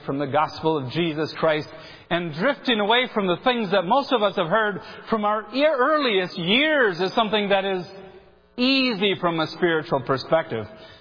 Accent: Edgerton, Minnesota, United States; Every time when I drive back to my hometown of Edgerton, Minnesota, I have to drive on the bridge that's over the great Mississippi River.

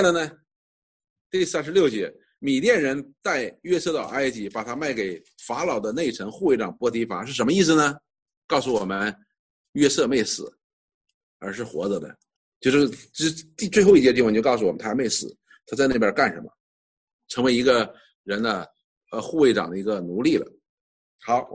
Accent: China; 我们中国人最明白这个道理了。

